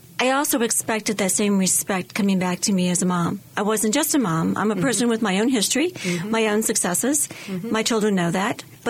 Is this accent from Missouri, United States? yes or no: no; Chicago, Illinois, United States; now in Chapel Hill, United States; We're actually from the Chicago area and we moved to Chapel Hill in 1997.